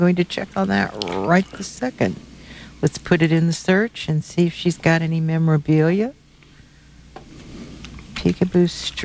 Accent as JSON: {"language": "English", "region": "Virginia", "country": "United States", "tie": "born or raised there", "also_born_or_lived": "North Carolina", "said": "Well, yeah, I was raised in Virginia, North Carolina. We don't have any snow skiing."}